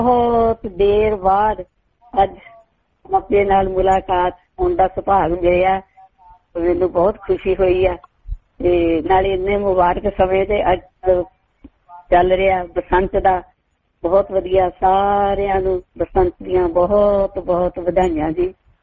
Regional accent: Sur Singh, Punjab, India; ਸਰਕਾਰੀ ਸਕੂਲ ਸਿੰਘ ਪਿੰਡ ਜਿਹੜਾ ਹੁਣ ਬੜਾ ਮਸ਼ਹੂਰ ਹੈ, ਵੈਸੇ ਸੁਰ ਸਿੰਘ ਪਿੰਡ ਹੁੰਦਾ ਸੀ, ਉੱਥੇ ਅਸੀਂ ਰਹਿੰਦੇ ਸੀ ਉਦੋਂ, ਤੇ ਉੱਥੇ ਸੁਰ ਸਿੰਘ ਵਿਚ ਸਕੂਲ ਨਹੀਂ ਸੀ ਹੁੰਦਾ

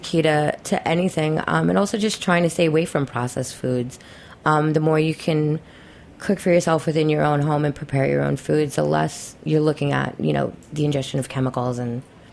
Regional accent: Queens, New York, United States; I was going to say Queens. I'm from Queens.

